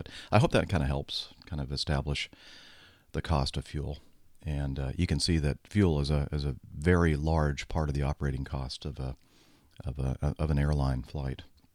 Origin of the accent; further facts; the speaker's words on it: Australia; now in Amsterdam, Netherlands; I'm an Australian, but live in Amsterdam and have averaged about one flight per week over the last 8 years of my job.